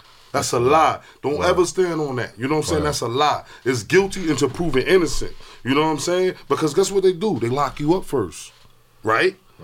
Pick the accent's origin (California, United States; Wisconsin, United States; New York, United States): New York, United States; New York City; I always was brought up on man time from my uncles and them growing up in Brownsville.